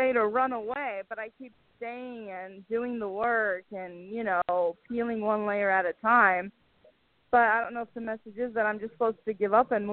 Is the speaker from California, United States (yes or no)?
yes; Irvine, California, United States; I'm from Irvine, California.